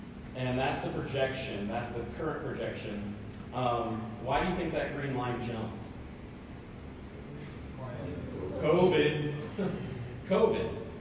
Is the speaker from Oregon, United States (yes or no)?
yes; Oregon, United States; I typically imagine things like where I grew up in Oregon. So when I hear rivers, I think about the Columbia. And when I think mountains, I visualize Mount Hood.